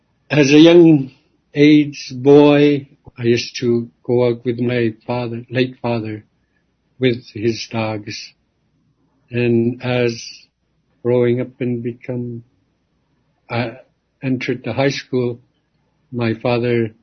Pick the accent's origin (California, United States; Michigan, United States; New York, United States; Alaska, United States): Alaska, United States; Napaskiak; I'm originally from Napaskyak, and I served 13 years at Kwikluk. This is my second year here in Napaskyak.